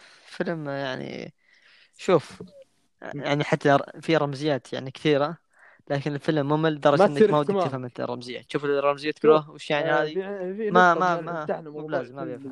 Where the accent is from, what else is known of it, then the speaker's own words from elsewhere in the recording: Saudi Arabia; ترى حتى عندنا في السعودية